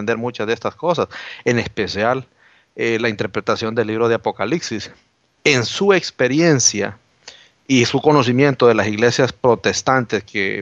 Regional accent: Honduras; yo tengo años de estar visitando diferentes iglesias, mayormente allá en Honduras, en mi país

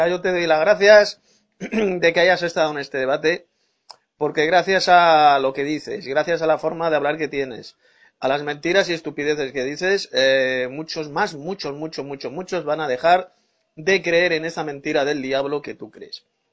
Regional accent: Madrid, Community of Madrid, Spain; de Madrid otra vez.

